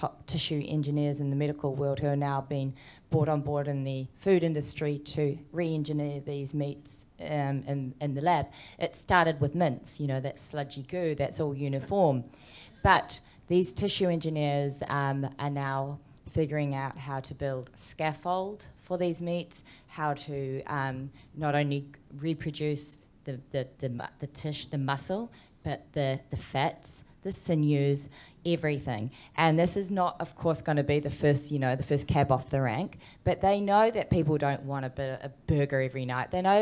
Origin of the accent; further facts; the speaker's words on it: New Zealand; And I'm a Kiwi, you know?